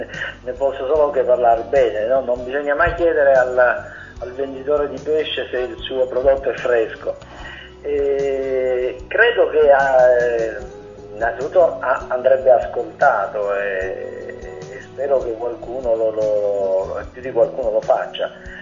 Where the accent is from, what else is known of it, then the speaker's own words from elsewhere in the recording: Apulia, Italy; pesco molto in questo mio mare antico, primordiale, che è la mia terra, il Salento, il mio mare, lo Ionio